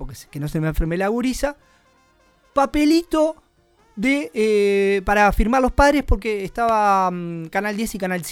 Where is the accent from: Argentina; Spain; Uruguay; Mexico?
Uruguay; Y no me siento menos uruguayo por decir esto, ¿no?